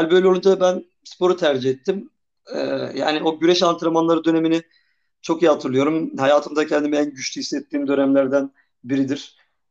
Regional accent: Ankara, Turkey; Doğma büyüme burada olduğum için ve annem babam buralı olduğu için

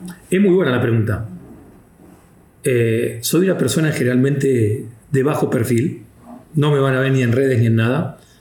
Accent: Argentina; Como buen argentino y amante del fútbol, yo hace 25 años vengo hablando

